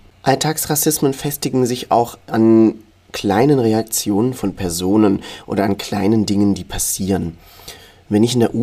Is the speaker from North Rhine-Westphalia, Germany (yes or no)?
no; Hamburg, Germany; also born or lived in Baden-Württemberg; sage ich auch einfach aus Hamburg, denn da komme ich her. Wenn dann noch weiter gefragt wird, ja, aber wo kommst du wirklich her, sage ich aus Baden-Württemberg, denn auch da komme ich her.